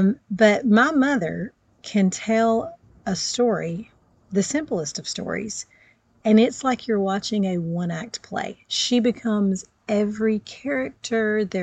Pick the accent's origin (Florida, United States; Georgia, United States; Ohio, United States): Georgia, United States; We are from Georgia. We were there.